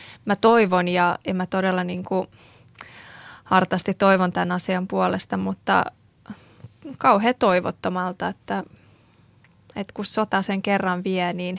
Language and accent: Finnish; Afghanistan; now in Finland; Suomi on myös mun kotimaa, ja me tiedän, että täällä on se tulevaisuus ja elämä. Mutta jotenkin se oma lähtökohta, kun seuraa, mun mielestä Afganistan on vaan kärsinyt niin paljon maana